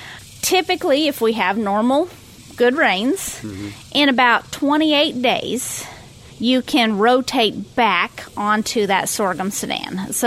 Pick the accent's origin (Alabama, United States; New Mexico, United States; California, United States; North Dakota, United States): New Mexico, United States; I'm from New Mexico. I understand drought.